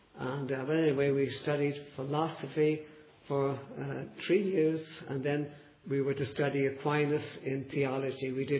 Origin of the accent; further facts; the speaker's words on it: Dublin, Leinster, Ireland; I grew up in Dublin, Ireland, in a very devout Catholic family.